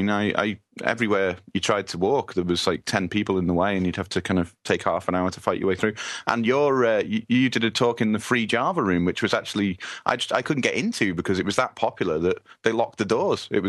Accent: United Kingdom; Now, being a being a British chap, I would say mailroute.info

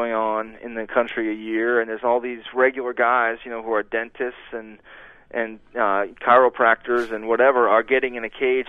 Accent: Amherst, Massachusetts, United States; And I had just been back in my hometown of Amherst, Massachusetts

